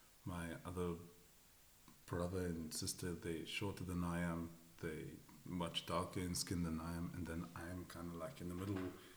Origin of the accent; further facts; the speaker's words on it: Bosmont, Gauteng, South Africa; Because I grew up in Bosmont, mm-hmm. which is like on the periphery, also right next to Soweto practically, or Rivoli, or Newclay, or Westbury. I mean, I lived in Newclay and Westbury, and also in Rivoli. That's like colored areas.